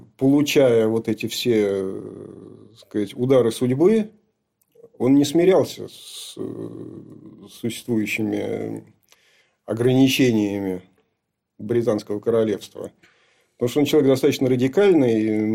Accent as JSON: {"language": "Russian", "region": "Saint Petersburg", "country": "Russia", "said": "Я же тоже из Купчино, я видел много гопников."}